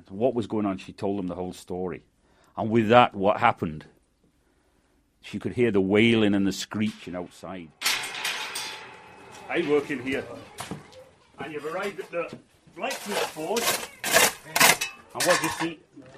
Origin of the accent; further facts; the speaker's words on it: Manchester, North West England, United Kingdom; now in Ireland; born and brought up in Manchester, currently resident in Clockbally, South Donegal, just outside Ballyshannon, on the Atlantic coast.